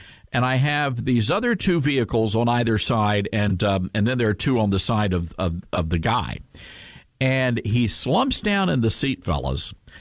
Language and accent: English; Memphis, Tennessee, United States; So here in Memphis, my hometown, it's a little violent.